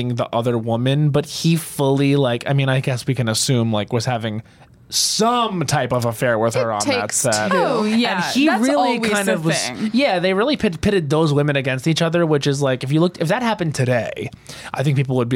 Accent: New York, United States; So I'm from Long Island, so like

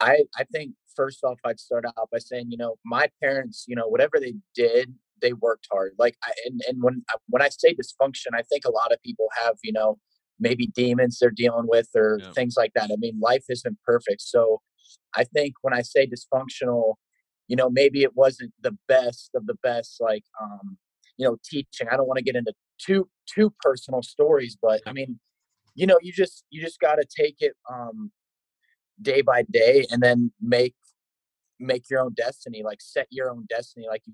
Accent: Ohio, United States; I grew up wrestling in Ohio, and I went to his clubs, which is Team Jordan.

